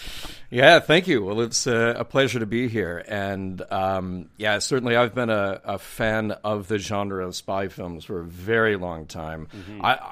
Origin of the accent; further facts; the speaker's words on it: Birmingham, Alabama, United States; So I grew up in Birmingham, Alabama, and we had this beautiful 1926-27 movie palace, the Alabama